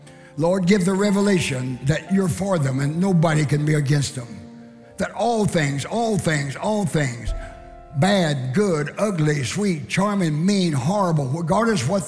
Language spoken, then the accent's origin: English; Oklahoma, United States; Because see, I was from Oklahoma. I was a Confederate.